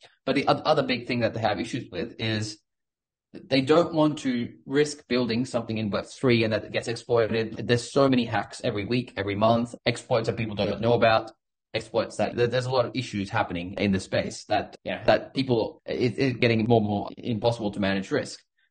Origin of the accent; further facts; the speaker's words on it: Australia; It's very difficult for us to buy US treasury bills right now as an Australian citizen.